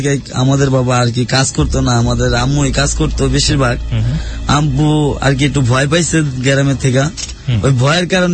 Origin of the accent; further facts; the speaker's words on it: Dhaka, Dhaka Division, Bangladesh; also born or lived in Barisal; আমাদের বাবা আমাকে যে সময় ঢাকা আইছে সে সময় আমি পেটে আমর, সে সময় থেকে আইছে, আর দাদা মারা গেছে। আমাদের দেশের বাড়ি আর কি বরিশাল।